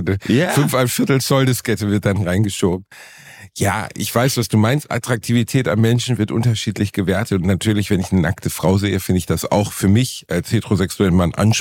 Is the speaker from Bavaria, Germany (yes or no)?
no; North Rhine-Westphalia, Germany; Ich komme aus dem Ruhrpott.